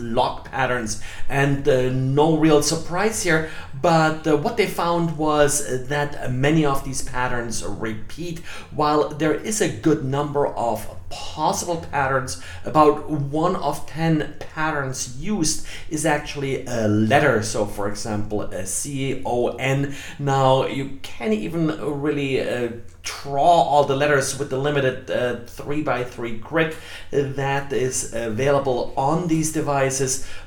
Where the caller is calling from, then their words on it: Jacksonville, Florida, United States; today I'm recording from Jacksonville, Florida.